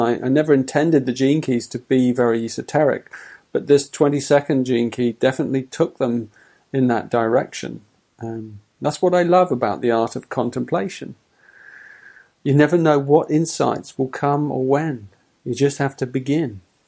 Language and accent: English; England, United Kingdom; You've got to remember I'm English, so we always blame the weather over here.